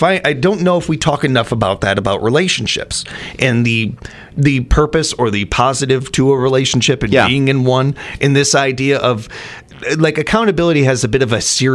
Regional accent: Chicago, Illinois, United States; You know, this has been going on with my hometown forever. Chicago is not a war zone.

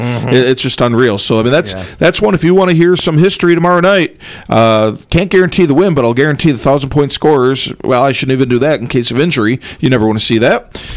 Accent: United States; I mean, I'm an American man.

